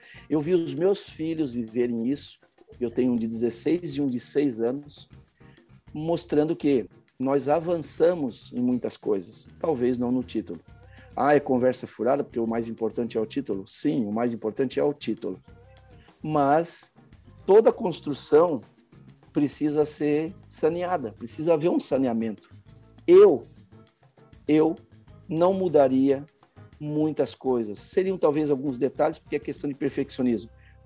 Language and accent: Portuguese; Brazil; ela que dá a possibilidade para nós, inclusive lá fora, falar que somos brasileiros